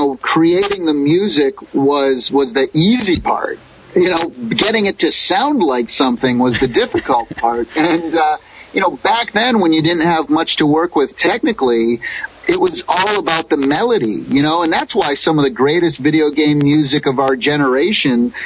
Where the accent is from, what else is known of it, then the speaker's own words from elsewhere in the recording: Springfield, Massachusetts, United States; moved away as an adult; now in California, United States; But when I turned 21 is when I moved out to California. I left my parents crying on the doorstep. I grew up on the East Coast in Springfield, Massachusetts.